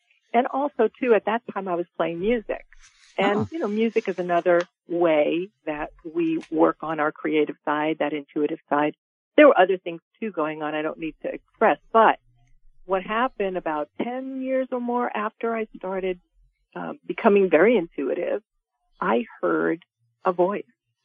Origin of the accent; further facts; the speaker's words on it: New York City, New York, United States; born there; now in California, United States; Basically, in the 70s, I left New York City. I was born in the Bronx, and I left New York City and moved to California, the land of opportunity.